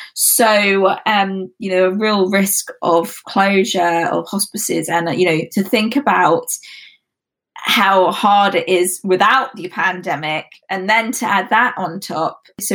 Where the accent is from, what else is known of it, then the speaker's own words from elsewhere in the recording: Lewisham, London, United Kingdom; I hosted and styled the Lewisham Council because I'm from Lewisham, born there.